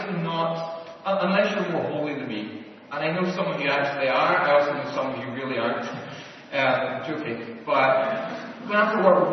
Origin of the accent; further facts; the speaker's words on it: Northern Ireland, United Kingdom; when I grew up in Northern Ireland